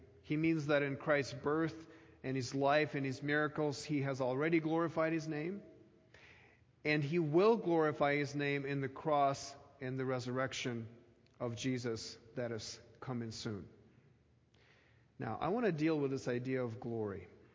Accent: Ukraine; As you know, I come from Ukraine, and was born and raised there

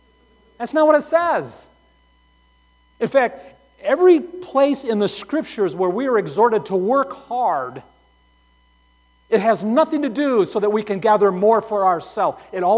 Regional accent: United States; now in Tanzania; at the end of the day, I'm still an American.

